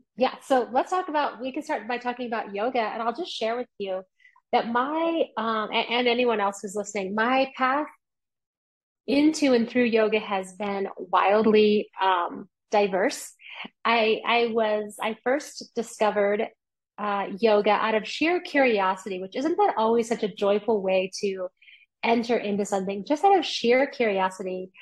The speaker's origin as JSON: {"language": "English", "region": "Midwest", "country": "United States", "tie": "born or raised there", "said": "I grew up in the Midwest."}